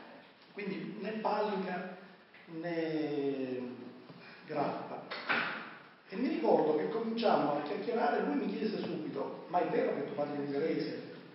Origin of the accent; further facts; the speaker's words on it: Sicily, Italy; essendo siciliano sono il più sudicio